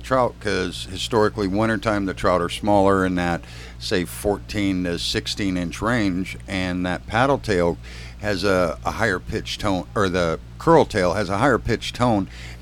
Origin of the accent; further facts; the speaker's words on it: Midwest, United States; when I grew up up in the Midwest, and, you know, you jump in the water, it's cold, it's at least cool